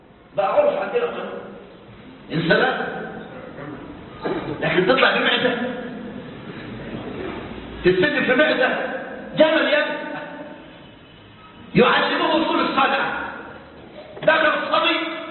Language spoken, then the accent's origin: Arabic; Egypt; بلدنا مصر